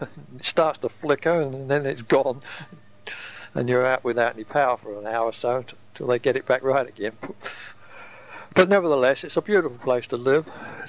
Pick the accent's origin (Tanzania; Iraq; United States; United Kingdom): United Kingdom; England; accent: English; I've lived out away from England for so long that I only have vestiges of English in my accent. My accent has been adulterated beyond all recognition from what it used to be when I lived in England.